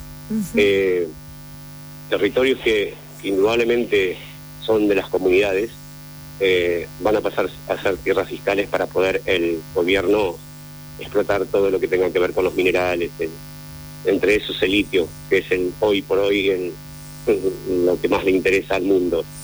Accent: Pinchayoc, Jujuy, Argentina; soy de un lugar que se llama Pinchayoc, cerquita de entre Humahuaca y Uquía, no, cerquita de San Roque, son parajes, ¿viste? Son comunidades, yo soy de Pinchayoc.

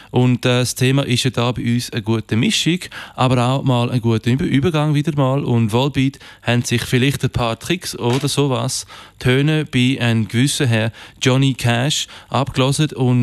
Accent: Denmark; aus meinem Heimatland Dänemark und da gehe ich natürlich auch bald in die Ferien

